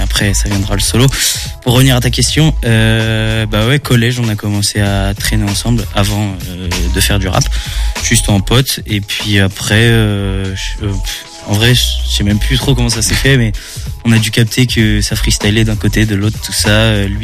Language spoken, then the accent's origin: French; Angers, Pays de la Loire, France; j'ai 21 ans, je viens des alentours d'Angers depuis que je suis né.